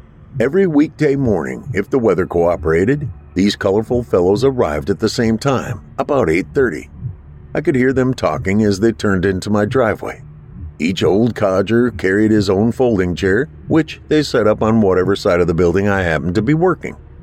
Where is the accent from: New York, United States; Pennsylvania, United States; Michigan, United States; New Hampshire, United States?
Michigan, United States; One day they found out I was from Michigan, so suddenly